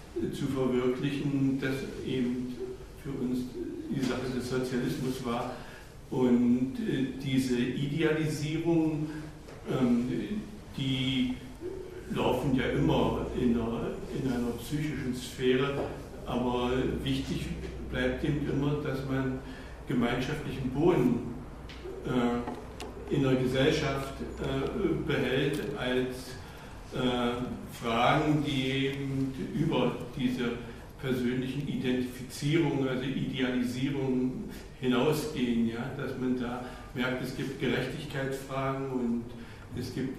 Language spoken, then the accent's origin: German; Germany; ich komme aus der DDR, wo wir das eigentlich damals 68 an der Penne eben doch versucht haben